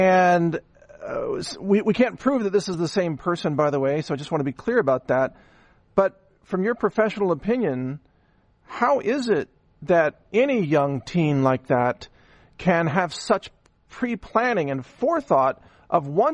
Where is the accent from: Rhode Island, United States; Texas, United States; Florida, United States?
Texas, United States; I'm a Texan. I live in Texas, and Uvalde's not that far from where I am.